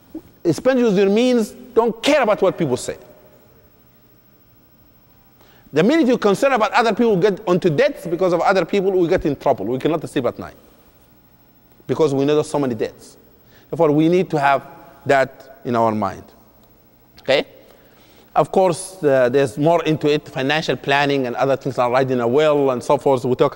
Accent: Sudan; And I did enjoy my vacation with my family, alhamdulillah, when I visit my hometown, Sudan.

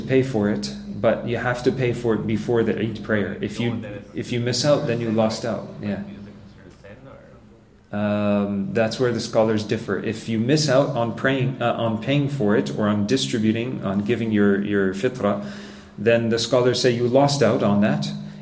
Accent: Quebec, Canada; I'm from Quebec. In Quebec we have Saint Jean Baptiste Day, right?

